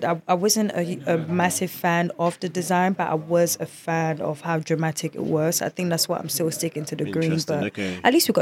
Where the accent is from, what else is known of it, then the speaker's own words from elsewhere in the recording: Senegal; also born or lived in Guinea; Obviously I'm from Senegal and Guinea, and it's very, out of two countries, you hear more Senegalese athletes